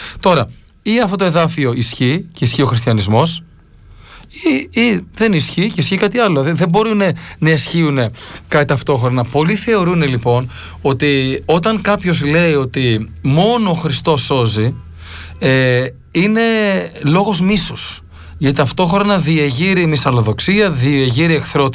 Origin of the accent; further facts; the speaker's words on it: Greece; born there; είμαστε εμείς υποκειμενικά διακείμενοι γιατί γεννηθήκαμε στην Ελλάδα